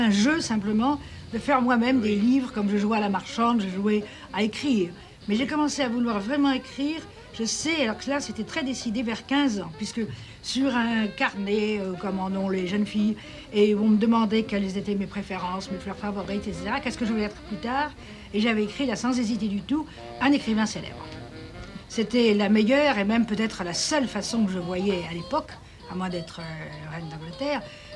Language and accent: French; Paris, Île-de-France, France; born there; Je suis née à Paris le 9 janvier 1908, à 4h du matin. Mon enfance a été typiquement celle d'une jeune bourgeoise française de famille modeste.